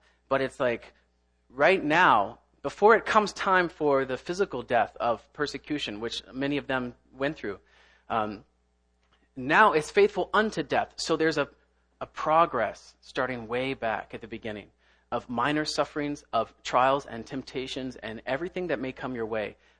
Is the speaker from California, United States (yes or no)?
no; Kentucky, United States; accent: Kentucky; And I know my accent, I say crown probably the wrong way. My wife picks on me. The coloring crayons and crown in Kentucky, we say them the same way.